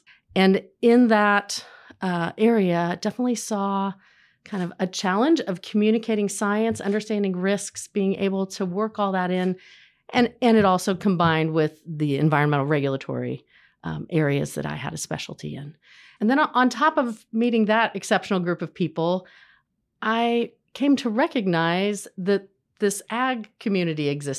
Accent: Terre Haute, Indiana, United States; I would say I grew up in Terre Haute in the 1980s, and we lost a lot of manufacturing at that time

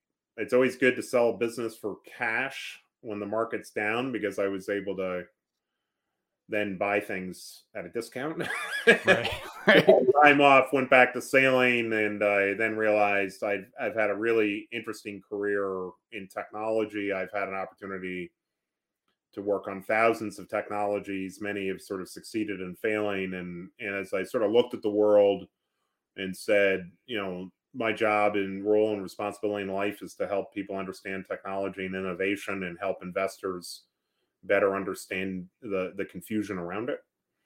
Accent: New York, United States; now in St. Louis, United States; Yeah, so I grew up in New York area. My father was the lawyer for the New York Stock Exchange and such.

